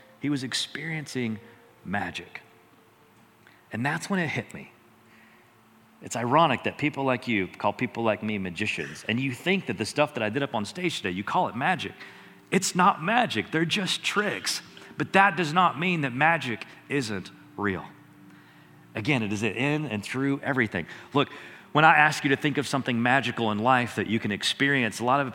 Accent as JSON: {"language": "English", "region": "Tennessee", "country": "United States", "tie": "born or raised there", "said": "Growing up in Tennessee, those first 5 years, it snowed twice in Tennessee during the first 5 years"}